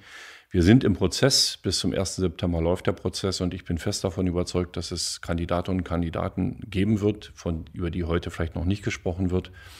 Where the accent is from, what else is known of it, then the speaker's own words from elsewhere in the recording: Brandenburg, Germany; Wir haben als Brandenburger, und da bin ich auch stolz drauf, dafür gesorgt